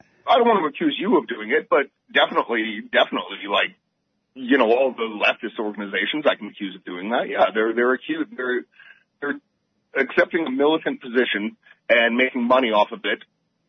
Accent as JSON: {"language": "English", "country": "Canada", "said": "first of all, I have to say I'm not American. So I don't really have a horse in this race. Canada's going to have our insane laws, whatever."}